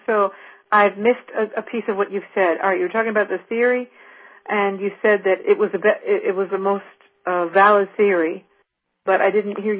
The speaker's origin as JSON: {"language": "English", "region": "California", "country": "United States", "said": "Oh, that's my neighborhood. I'm from San Francisco Bay Area."}